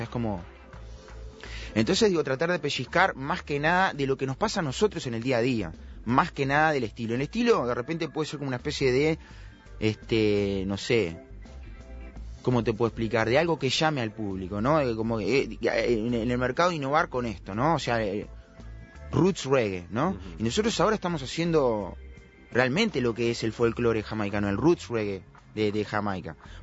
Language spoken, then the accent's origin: Spanish; Uruguay; soy un uruguayo que está diciendo las cosas de la mejor manera